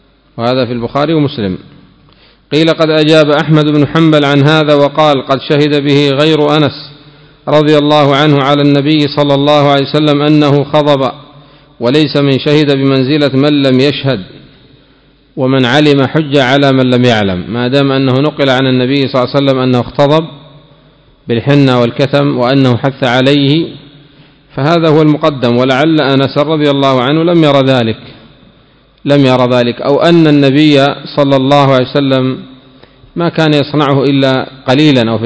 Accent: Yemen; هل يزرع هذا في بلادنا؟ هل هو موجود في اليمن؟ عند من الكتم هل يزرع عندنا في اليمن؟

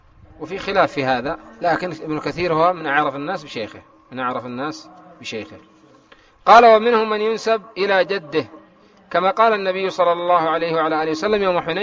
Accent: Yemen; في بعض المناطق عندنا في اليمن

